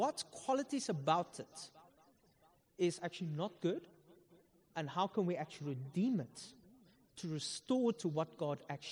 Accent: South Africa; So in the Afrikaner culture, I'm Afrikaner, if you can hear from my accent.

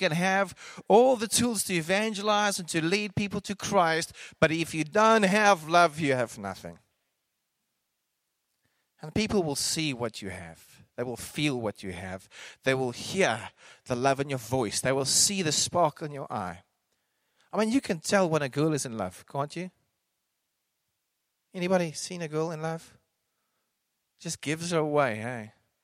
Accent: South Africa; Even being a South African is irrelevant because I am a citizen of the kingdom of God. I'm an Afrikaner, but that is also irrelevant. I love Afrikaners. I was part of the Voortrekkers.

